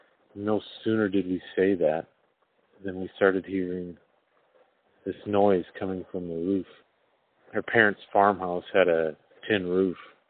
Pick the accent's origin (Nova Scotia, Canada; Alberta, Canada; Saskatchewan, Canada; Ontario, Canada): Alberta, Canada; I'm from Alberta, Canada.